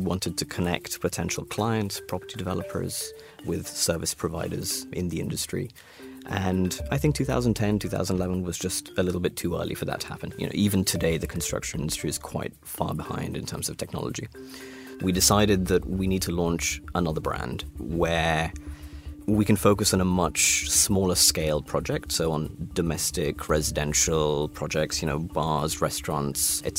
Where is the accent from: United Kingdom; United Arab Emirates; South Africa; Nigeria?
United Arab Emirates; Dubai; I was born in Dubai. My father is an architect. He had quite a large practice in Dubai, so I basically grew up in his studio.